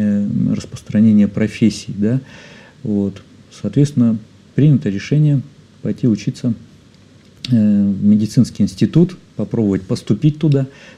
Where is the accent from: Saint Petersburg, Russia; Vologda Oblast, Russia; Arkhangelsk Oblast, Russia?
Arkhangelsk Oblast, Russia; Kotlas; я планировал вернуться в родной городок, маленький город Котлас, на юге Архангельской области.